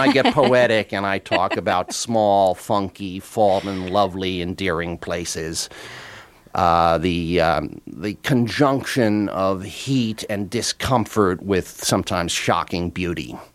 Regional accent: United States; Yes, I'm an American, and I felt no conflict at all.

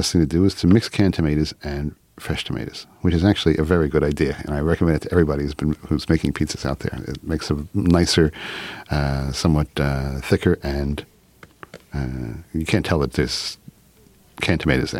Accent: Philadelphia, Pennsylvania, United States; When I grew up in Philadelphia, we did not have pizza.

